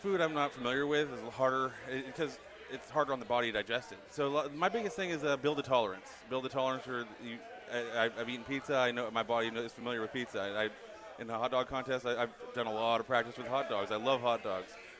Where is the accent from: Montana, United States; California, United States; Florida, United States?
California, United States; people automatically think I'm a New Yorker. But I'm California.